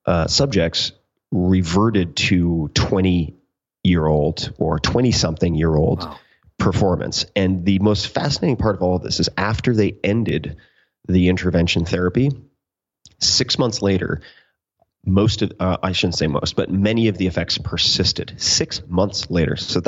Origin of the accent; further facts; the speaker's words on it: New York, United States; However, I grew up on Eastern Long Island. Everyone in my family has had Lyme.